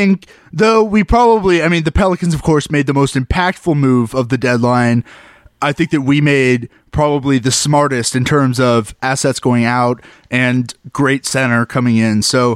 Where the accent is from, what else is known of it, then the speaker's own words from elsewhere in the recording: Dallas, Texas, United States; Oh, and I say we because also, listener, by the way, I'm from Dallas.